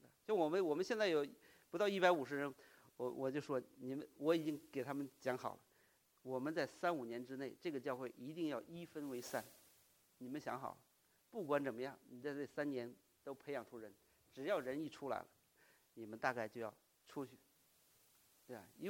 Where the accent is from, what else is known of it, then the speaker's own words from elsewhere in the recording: China; 一个是我太太是俄国人，我是中国人，我们的孩子美国人